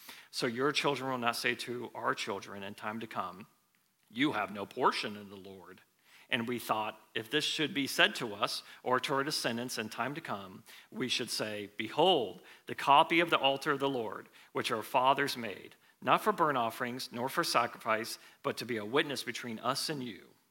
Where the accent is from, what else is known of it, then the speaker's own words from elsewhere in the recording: Phoenix, Arizona, United States; now in Smyrna, United States; from Phoenix, Arizona, and traveled 3 days here to Smyrna. And I am a sun baby through and through. I grew up in Arizona, went to school in Arizona, came to know Christ in Arizona.